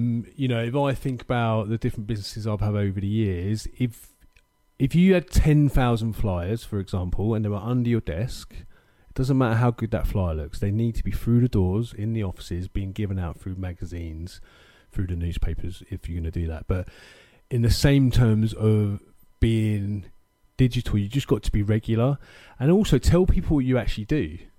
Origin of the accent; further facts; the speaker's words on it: Scotland, United Kingdom; I always see myself as Scottish. So, you know, we're a different breed anyway.